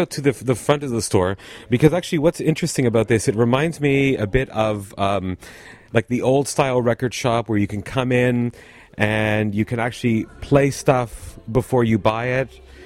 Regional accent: Canada; I'm from Canada, and there's copies here of albums that I remember my parents had

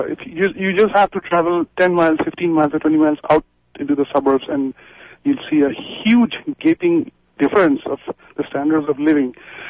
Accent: India; I'm from India

